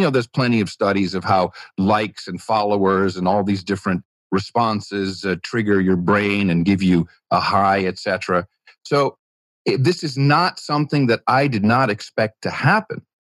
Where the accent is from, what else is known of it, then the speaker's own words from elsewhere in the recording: Netherlands; Growing up in the Netherlands had pros and cons.